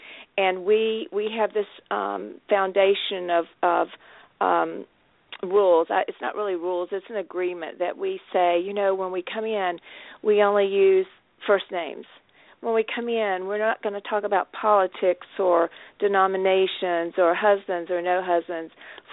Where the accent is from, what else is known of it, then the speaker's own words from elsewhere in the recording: the South, United States; accent: Southern; now in Baltimore, United States; I'm not really from Baltimore, even though I've lived here a number of years. There are three things I guess I hang on to from the South: my boys